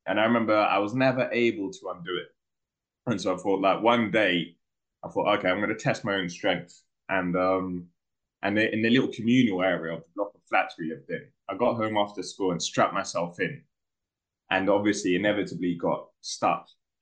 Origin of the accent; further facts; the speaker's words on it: Peckham, London, United Kingdom; I grew up in Peckham at a time before Sour Bread and Smashed Abbo, where there was like, you know, there was a bit of a stigma, you know, to growing up, especially I grew up in the North Peckham estate